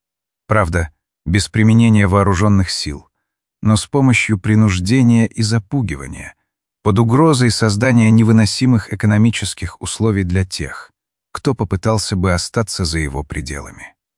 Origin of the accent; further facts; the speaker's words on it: Russia; когда я рос в России, я не мог сказать, кто украинец, кто русский, кто белорус.